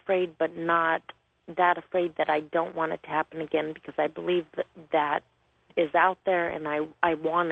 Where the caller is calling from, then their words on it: Phoenix, Arizona, United States; I'm calling from Phoenix.